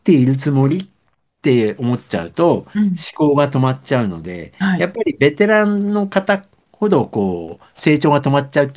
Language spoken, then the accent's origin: Japanese; Kanto, Japan; born there; 私は関東の生まれで、親も東京にいたので、選択肢がなかったっていうのもあるんですけど、